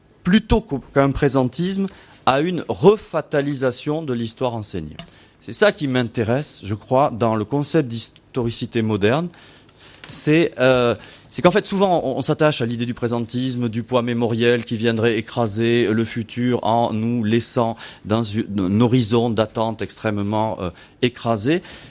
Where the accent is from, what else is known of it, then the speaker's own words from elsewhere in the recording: Toulouse, Occitanie, France; je viens de Toulouse, vous l'entendez